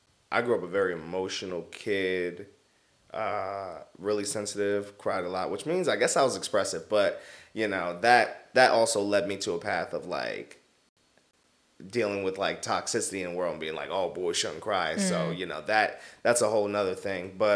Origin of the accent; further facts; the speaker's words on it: Philadelphia, Pennsylvania, United States; I've been somewhere for, 4 years is, the longest since, growing up in Philly.